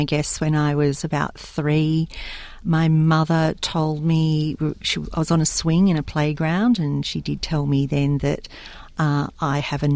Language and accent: English; Newcastle, New South Wales, Australia; I grew up in Newcastle, a very Anglo-oriented city in New South Wales, north of Sydney, and I did not know any people other than Anglo people.